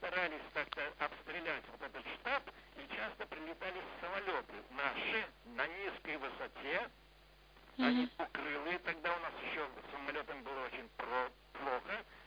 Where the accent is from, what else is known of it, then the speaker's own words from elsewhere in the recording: Pskov Oblast, Russia; И мы решили возвращаться в свои родные пенаты, а я из Псковской области, там, где наш был дом когда-то, который мы сюда перевели, мы решили ехать в Псковскую область.